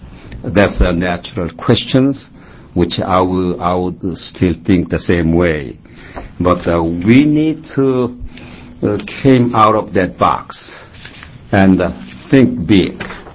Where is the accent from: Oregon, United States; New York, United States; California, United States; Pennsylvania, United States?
Oregon, United States; Portland; When I say I'm from Portland, they think it's a Portland, Maine. And when I said I'm from Oregon State, sometimes they don't know where they are.